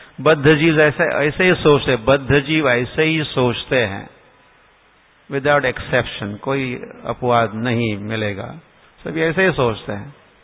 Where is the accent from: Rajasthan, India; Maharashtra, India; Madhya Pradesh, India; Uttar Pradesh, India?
Maharashtra, India; born there; हम गांव में जन्मे थे, महाराष्ट्र के गांव में